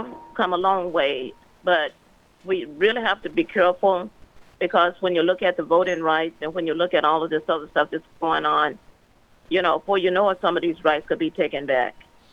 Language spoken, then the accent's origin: English; Arkansas, United States; moved away; Well, it's a little bit kind of funny because I'm from the Deep South. You know, I'm from Arkansas, you know, and there's Texas. We never did celebrate Juneteenth.